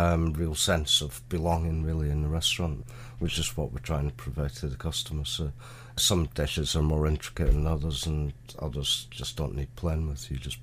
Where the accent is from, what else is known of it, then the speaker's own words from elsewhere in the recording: Scotland, United Kingdom; Well, I grew up in the Highlands, so there was very little